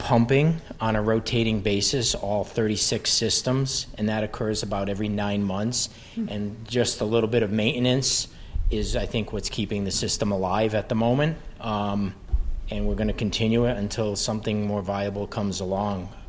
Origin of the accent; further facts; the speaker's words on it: Plainfield, United States; I grew up in Plainfield. I'm from the area.